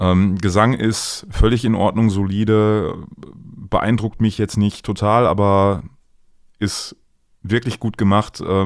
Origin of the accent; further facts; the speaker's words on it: Düsseldorf, North Rhine-Westphalia, Germany; Ich habe was aus meiner Heimatstadt für dich.